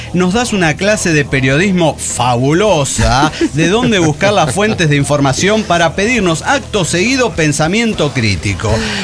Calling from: Argentina; Bueno, hola, soy de Argentina.

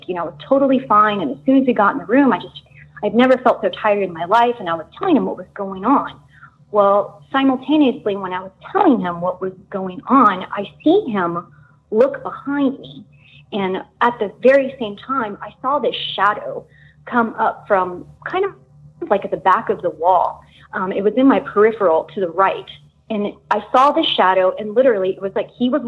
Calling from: Austin, Texas, United States; I'm calling from Austin, Texas.

